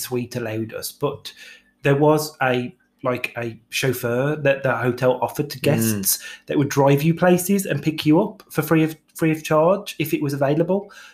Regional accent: United Kingdom; And we're really good at this as British people, but a lot of other people don't have the confidence of doing it.

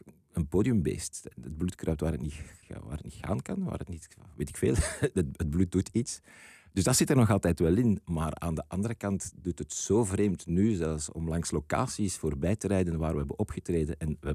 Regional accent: Brussels, Belgium; Wanneer ik Frans spreek, ik ben opgegroeid in Brussel, dus ik kan dat wel...

